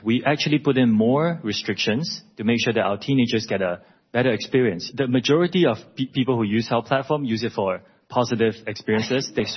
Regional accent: Singapore; Congressman, first, I'm Singaporean.

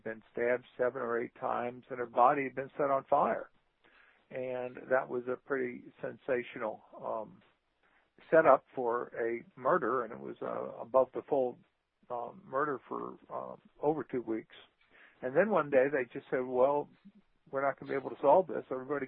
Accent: New Orleans, Louisiana, United States; Well, I'm from New Orleans originally

